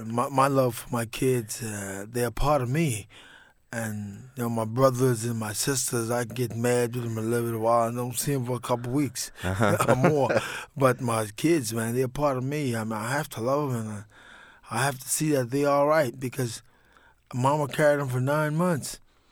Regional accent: Southern United States, United States; I grew up in the South, you know, feeling that I could make it.

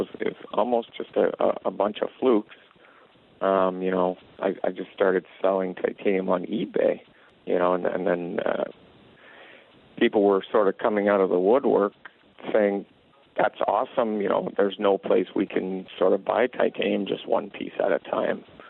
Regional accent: Ottawa, Ontario, Canada; I grew up in Ottawa, Ontario, you know, like any other Canadian kid. I played hockey and a whole bunch of other sports.

